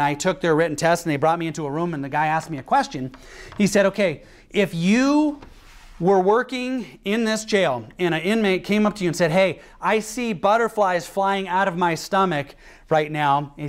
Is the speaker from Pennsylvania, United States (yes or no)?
no; Washington, United States; I'm not from any kind of a hood. Okay. I grew up in Washington State, you know, and in just a normal house, you know, just a white guy.